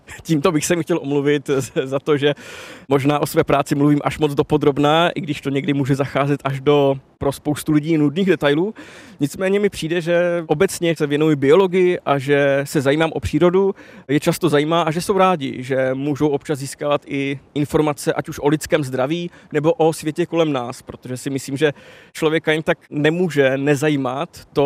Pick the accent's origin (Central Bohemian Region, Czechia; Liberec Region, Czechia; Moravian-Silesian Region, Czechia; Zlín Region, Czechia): Moravian-Silesian Region, Czechia; protože já pocházím z Pobeskycka